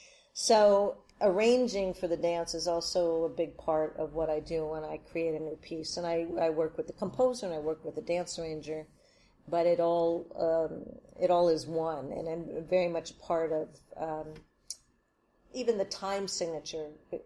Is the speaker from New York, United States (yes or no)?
no; Wilmington, Delaware, United States; I grew up in Wilmington, Delaware. I know, and I went to the University of Delaware, so I'm a Delaware gal through and through.